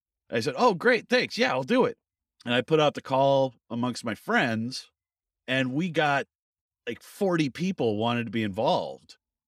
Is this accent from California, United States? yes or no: yes; San Jose, California, United States; I was excited to go down to San Jose because I grew up in San Jose.